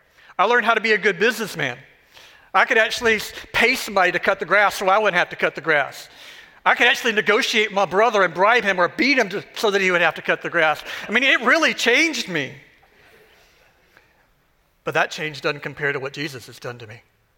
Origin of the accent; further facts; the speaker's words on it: Texas, United States; So like when I was growing up in Texas, I had a younger brother and we were made to cut the grass.